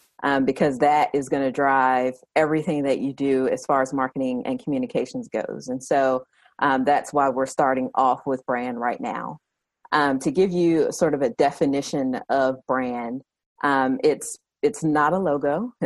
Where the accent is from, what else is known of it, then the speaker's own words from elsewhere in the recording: Southern United States, United States; accent: Southern; I am definitely Southern, if you can't hear it in my accent.